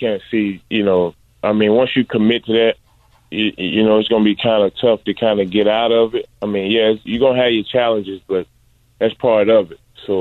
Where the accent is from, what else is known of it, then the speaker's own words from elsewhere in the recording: Little Rock, Arkansas, United States; you know, I'm from Little Rock, so playing in front of those fans was awesome.